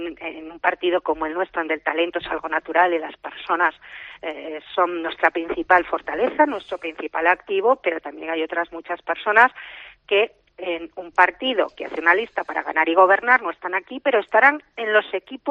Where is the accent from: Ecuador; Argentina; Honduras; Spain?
Spain; Cantabria; como cántabra, qué suerte, qué orgullosa de ser cántabra, de vivir en una tierra que lo tiene todo